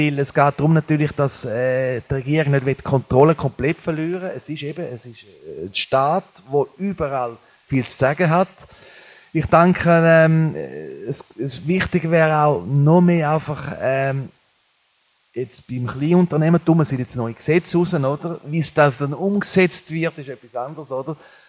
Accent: Switzerland; wie es bei uns in der Schweiz auch ist.

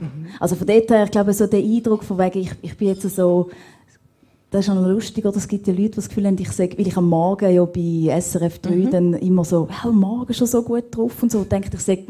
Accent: Bern, Switzerland; ich bin eigentlich aus Bern und bin dann aber in die Ostschweiz, um den Dialekt zu lernen.

